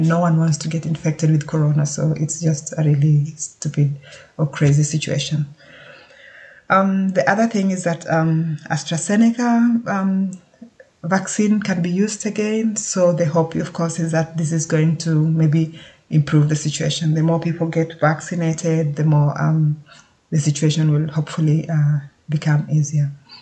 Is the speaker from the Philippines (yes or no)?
no; Kenya; I come from Kenya. I mean, like I said, I was born and brought up in Kenya.